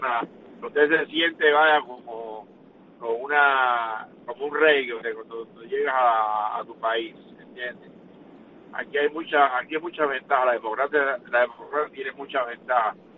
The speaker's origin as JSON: {"language": "Spanish", "country": "Cuba", "said": "Dios bendiga a mi pueblo de Cuba y al colectivo de Radio Martí."}